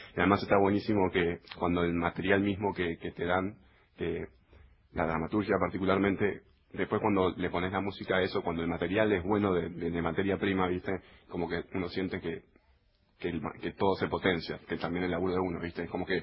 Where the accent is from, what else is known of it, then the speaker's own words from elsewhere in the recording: Tigre, Buenos Aires Province, Argentina; nosotros somos de Zona Norte. Él es de Maswich y yo soy de Tigre